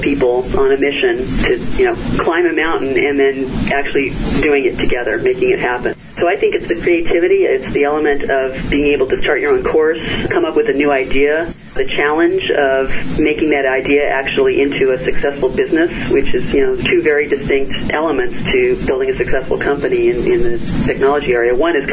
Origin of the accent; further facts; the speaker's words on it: Berkeley, California, United States; I grew up in Berkeley, California, and I was fortunate to really be exposed to science at a very early age.